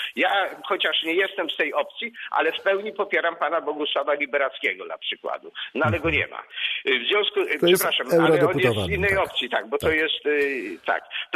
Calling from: Międzyrzec Podlaski, Lublin Voivodeship, Poland; jestem trzeci z Międzyrzecza

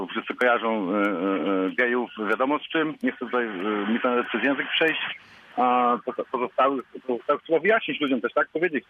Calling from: Łódź Voivodeship, Poland; ja jestem tutaj spod Łodzi akurat i słucham w internecie zawsze waszej audycji.

